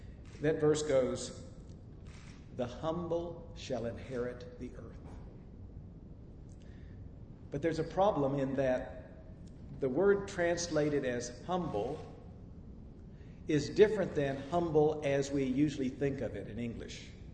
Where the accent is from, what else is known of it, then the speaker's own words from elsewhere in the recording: Ponca City, Oklahoma, United States; in my hometown of Ponca City, Oklahoma, the civil rights movement wasn't very much present to us.